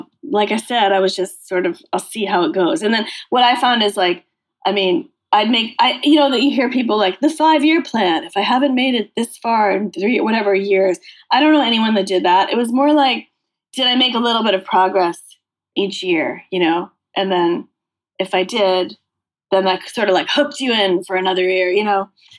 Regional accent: Massachusetts, United States; I grew up in Massachusetts.

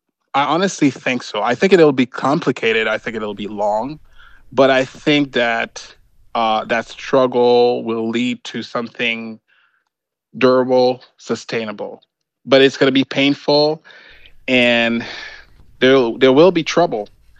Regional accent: Haiti; also born or lived in Canada; So I was born in Canada because she was sent in exile by the Baby Doc dictatorship. And I was raised in Haiti when she came back after the fall of Baby Doc. And I spent 15 years in Haiti back then

